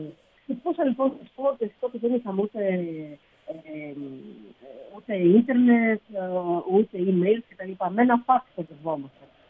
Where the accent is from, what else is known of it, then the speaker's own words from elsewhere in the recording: Spilia, Greece; Για όσου θέλουν να έρθουν στο χωριό μου τη σπηλιά